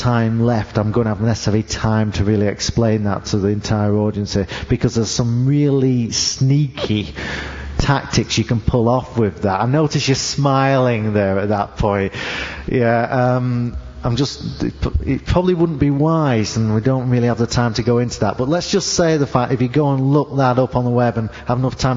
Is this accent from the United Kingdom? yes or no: yes; England, United Kingdom; I'm English, so my pronunciation is a bit different.